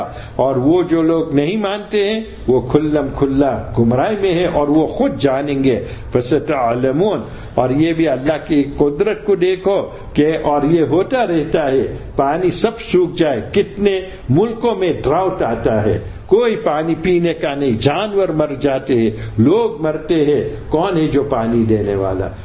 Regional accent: India; moved away; اور جب میں ہندوستان سے آیا

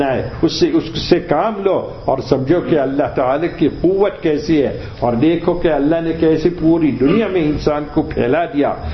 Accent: India; moved away; اور جب میں ہندوستان سے آیا

